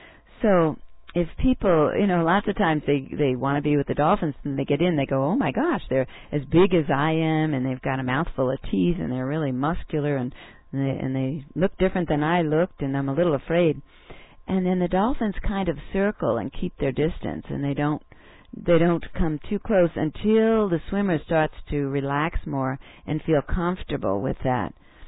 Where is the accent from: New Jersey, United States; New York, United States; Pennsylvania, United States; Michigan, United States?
New Jersey, United States; You know, my family, I grew up in New Jersey, and they were always trying to get me to swim.